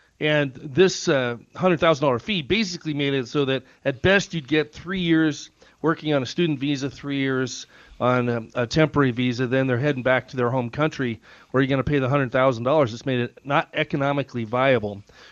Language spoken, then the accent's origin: English; Nevada, United States; I've been born and raised in Nevada. Nevada, I think, has a work ethic.